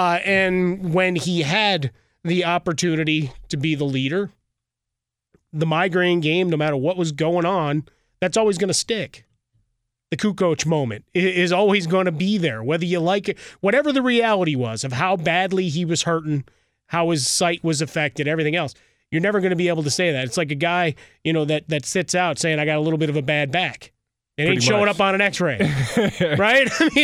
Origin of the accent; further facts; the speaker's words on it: Chicago, Illinois, United States; Go back to my hometown of Chicago